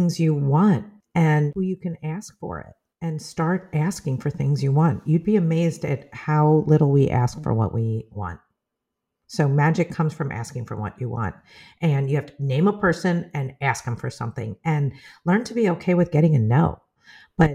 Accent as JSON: {"language": "English", "country": "United States", "said": "as an American, you can 90-day hop from country to, like, you can 90-day hop."}